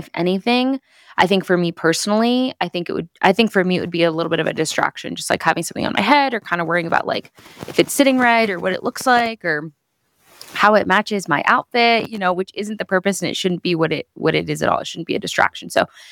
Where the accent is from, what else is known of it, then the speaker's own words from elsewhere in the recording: Washington, United States; I grew up in Washington, which is like not a super traditional place to be, even in the Catholic Church.